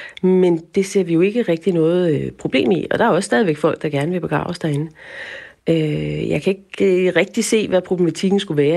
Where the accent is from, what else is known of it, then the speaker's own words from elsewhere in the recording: Copenhagen, Capital Region of Denmark, Denmark; Som man også kan høre på min dialekt, er jeg jo originalt fra København